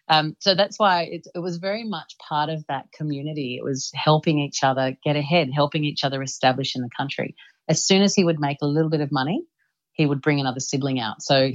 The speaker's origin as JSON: {"language": "English", "country": "Cyprus", "said": "we're from Cyprus originally, so cooking was obviously something that was quite, you know, that everyone in the family had done."}